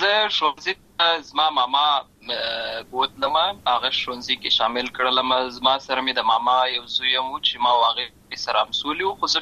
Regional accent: Lashkar Gah, Helmand, Afghanistan; also born or lived in Uruzgan; زه په اصل کې د ورزګان ولایت یم. اما زه په هلمند ولایت لشکرګاه کې پیدا شوی یم. اما د لوی سوې یم.

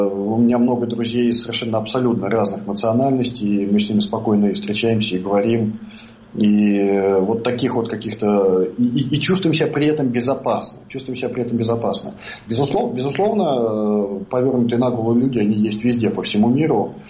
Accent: Moscow, Russia; accent: Moscow; Вот я русский, да, я приехал из Москвы. Тут московский говор, российский говор тут вычисляется вот после первого же «здравствуйте».

